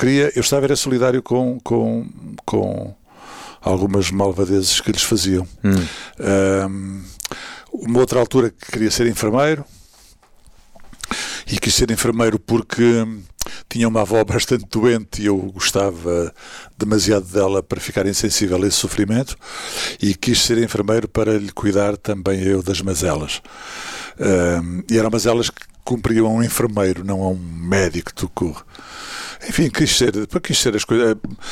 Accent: Figueira da Foz, Coimbra, Portugal; born there; embora seja de uma família de proletários, e nasci na Figueira da Foz.

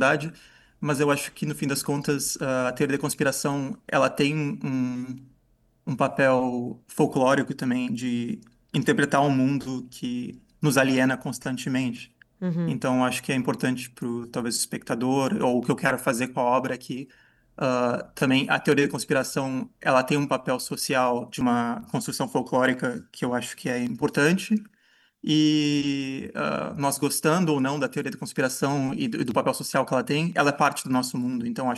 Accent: Brazil; born there; eu nasci no Brasil e agora meu trabalho, eu trabalho entre a Holanda e a Bélgica

